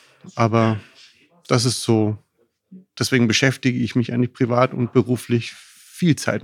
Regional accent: Berlin, Germany; komme aus Berlin.

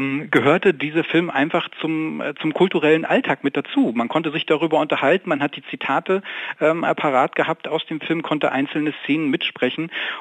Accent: East Germany, Germany; da kam ja bei uns in der DDR, war der auf gar keinen Fall im Kino zu sehen, sondern kam erst später dann auf VHS-Kassette zu uns

